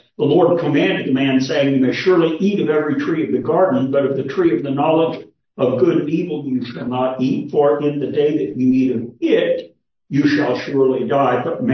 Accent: Kentucky, United States; I grew up in Kentucky, and I don't know if you've ever seen strip mining

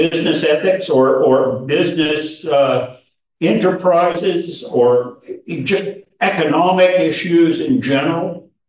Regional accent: Kentucky, United States; Hey, I grew up in Kentucky where they strip mined for coal.

